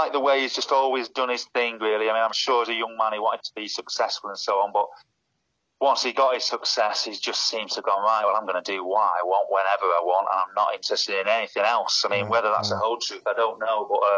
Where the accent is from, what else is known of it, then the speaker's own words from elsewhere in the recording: Manchester, North West England, United Kingdom; You know, I'm from Manchester